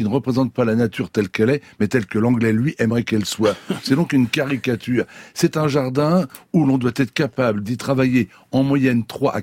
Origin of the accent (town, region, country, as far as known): France